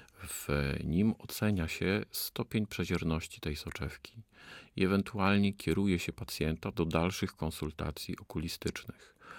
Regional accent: Kraków, Lesser Poland, Poland; ja jestem z Krakowa

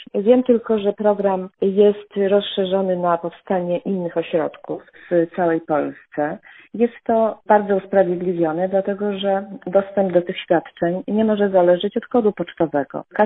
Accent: Łódź, Łódź Voivodeship, Poland; Ja jako łodzianka bardzo bym się z tego cieszyła.

